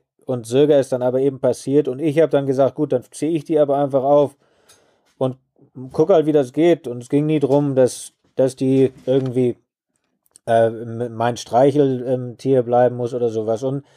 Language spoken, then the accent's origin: German; Germany; now in Botswana; Ich bin am Bodensee aufgewachsen